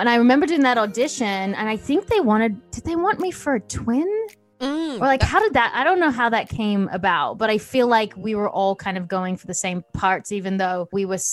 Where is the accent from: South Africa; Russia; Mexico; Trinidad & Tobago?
South Africa; Johannesburg, Gauteng; born there; accent: South African; also born or lived in Australia / United States; my parents are from South Africa. I was born in Johannesburg. I don't know if anyone really knows that. So it's like, I've got a little bit of a South African accent, Australian. I'm just really confused. American.